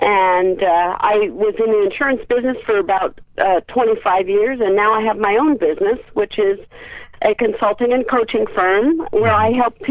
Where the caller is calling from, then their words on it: Reading, Pennsylvania, United States; I am calling from Reading, Pennsylvania.